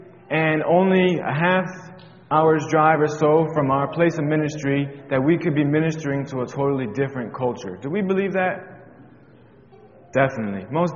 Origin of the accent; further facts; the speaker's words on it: Connecticut, United States; I grew up in Connecticut, the state of Connecticut, on the East Coast.